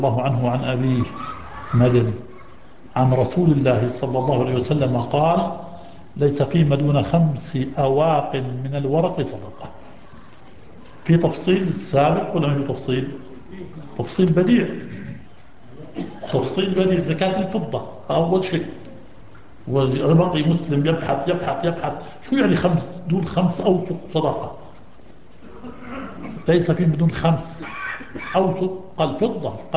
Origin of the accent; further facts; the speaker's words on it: Jordan; العقبة العقبة من بلادنا العقبة